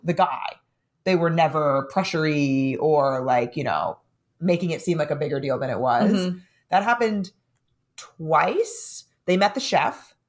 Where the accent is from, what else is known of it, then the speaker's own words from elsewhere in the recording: San Diego, California, United States; now in New York City, United States; Or like in my case, if I'm living in New York City and I'm from San Diego